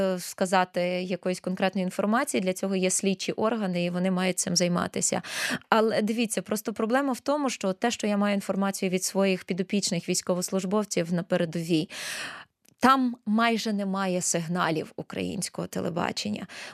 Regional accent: Lviv, Lviv Oblast, Ukraine; ну, я зі Львова, не вважайте це як рекламою

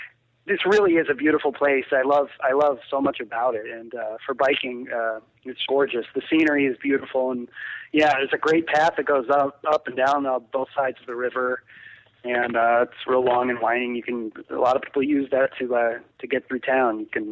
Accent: Eugene, Oregon, United States; I mean, I think I've sold more of my racks to Japan than to here in my hometown, Eugene.

